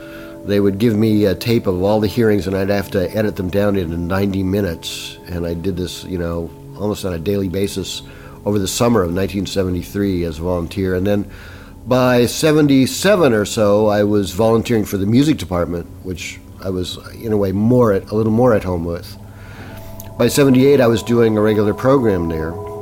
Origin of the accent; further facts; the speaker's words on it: United States; now in Japan; As an American, a non-Japanese, one will always be an outsider in Japan in any endeavor.